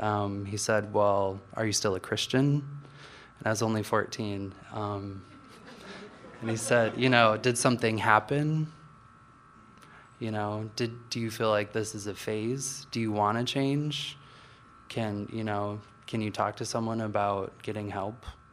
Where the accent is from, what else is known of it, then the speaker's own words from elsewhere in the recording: Juneau, Alaska, United States; So, I'm from Juneau. I moved here in May, and I'm Tlingit and Filipino on my dad's side.